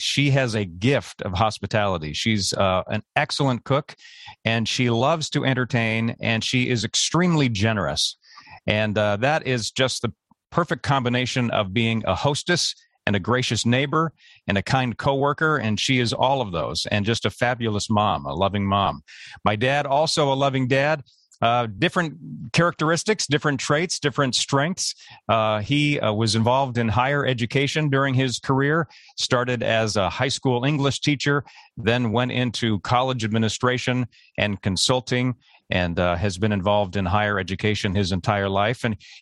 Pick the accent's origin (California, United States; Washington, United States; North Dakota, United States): Washington, United States; Seattle; also born or lived in New York State; I grew up mostly in Seattle. When I was a young tot, we were in New York State, but moved out to the West Coast. And I did most of my growing up in the Seattle, Washington area.